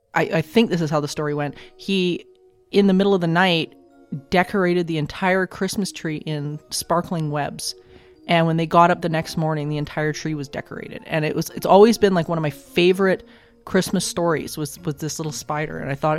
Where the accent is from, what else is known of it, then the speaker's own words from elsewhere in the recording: Alberta, Canada; I'm from Alberta. So, and in Alberta, it's the Canadian mirror of Wisconsin, basically, is what it is. And it's cold and oftentimes very snowy